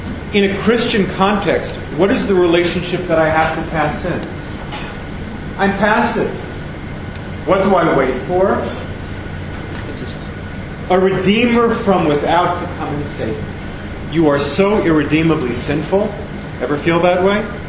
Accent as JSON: {"language": "English", "town": "Roslyn", "region": "New York", "country": "United States", "said": "I'm from Roslyn. Roslyn, Long Island."}